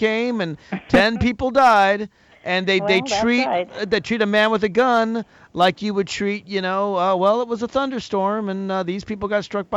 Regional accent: Virginia, United States; now in California, United States; Lots of states, my home state, Virginia, doesn't require it.

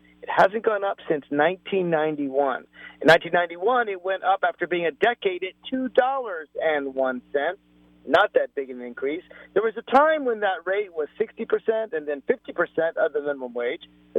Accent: Virginia, United States; along with my home state of Virginia, most of them in the South, most of them those red states.

